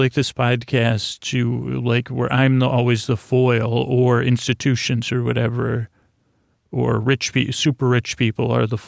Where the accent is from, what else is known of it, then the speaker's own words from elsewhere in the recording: Syracuse, New York, United States; since I'm from Syracuse, it could relate to the character.